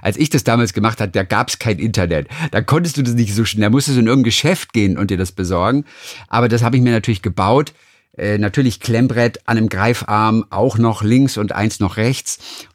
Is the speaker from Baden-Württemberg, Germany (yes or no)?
no; Lübeck, Schleswig-Holstein, Germany; Ich komme schließlich aus Norddeutschland. Du, ich weiß, was das ist.